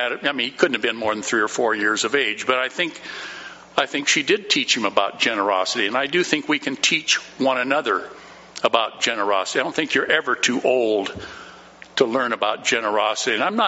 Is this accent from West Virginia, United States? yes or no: no; Rochester, Washington, United States; And I grew up in Rochester, just a short distance away